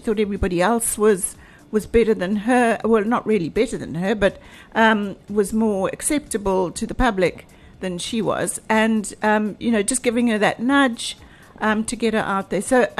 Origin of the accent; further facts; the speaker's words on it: Zimbabwe; I was from Zimbabwe originally, is living in this landlocked country.